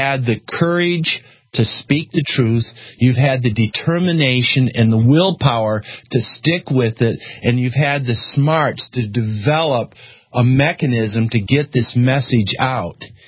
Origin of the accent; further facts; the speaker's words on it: Austin, Texas, United States; when I say I'm from Austin, Texas, they say, do you know Alex Jones?